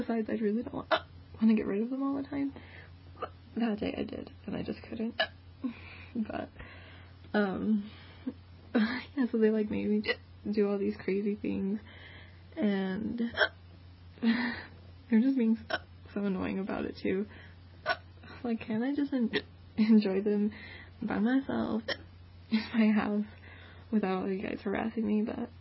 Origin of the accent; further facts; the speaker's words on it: Utah, United States; I'm from Utah.